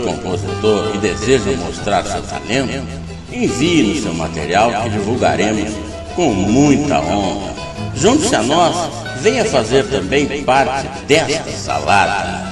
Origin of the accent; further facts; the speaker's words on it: Rio Grande do Sul, Brazil; mas acontece que eu sou gaúcho e colorado